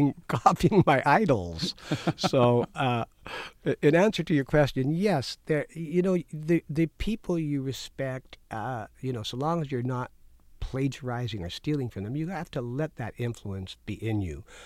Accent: Canada; now in United States; I had never seen, I came from Canada.

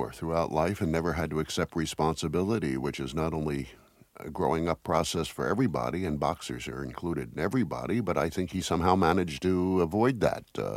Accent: the South, United States; I just don't think that's what I was raised in the South to be about.

